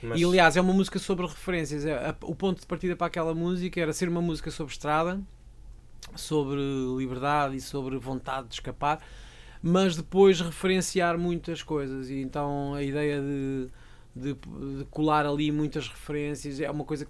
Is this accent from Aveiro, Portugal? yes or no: yes; Aveiro, Portugal; eu sou de Aveiro, mas há um lado de mim cuja casa é esta